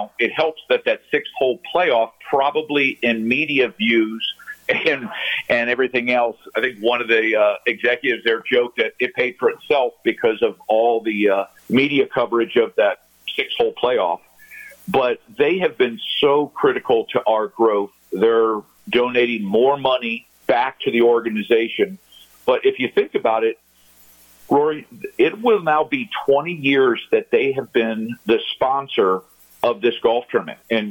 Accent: Dayton, Ohio, United States; a person who was my WGA director growing up in Dayton, Ohio

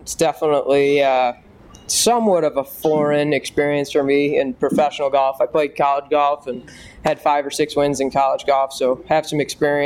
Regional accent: Chicago, Illinois, United States; I do have some history here. I grew up in Illinois. I grew up in Chicago, so I played the Illinois State Junior Am a bunch here.

